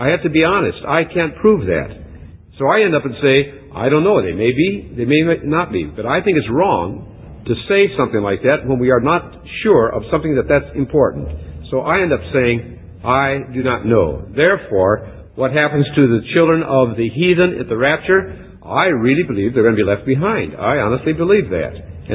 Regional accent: Hinckley, Minnesota, United States; When I was a small boy growing up in Hinckley, Minnesota, my dad had a hardware store. And I grew up in that hardware store.

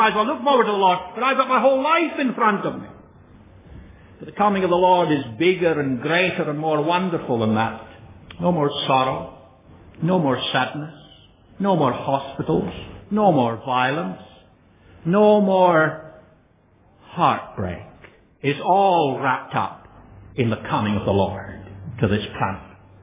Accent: Australia; I'm an Australian with a passport to prove it.

